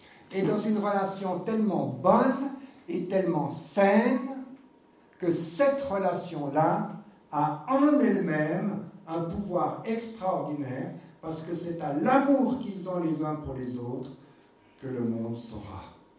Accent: Switzerland; je suis pas un narrateur américain, je suis suisse

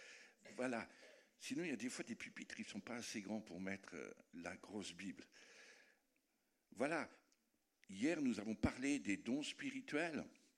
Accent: France; Mais je suis français quand même, voilà.

